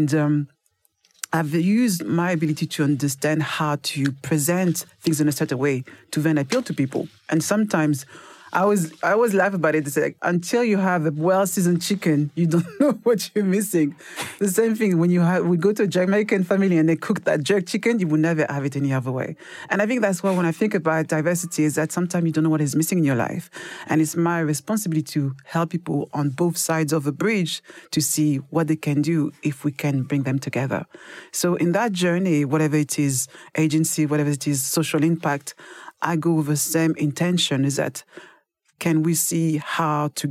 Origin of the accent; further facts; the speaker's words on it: Paris, Île-de-France, France; I grew up in Paris. But I also grew up with a family where we were living in a small flat with five of us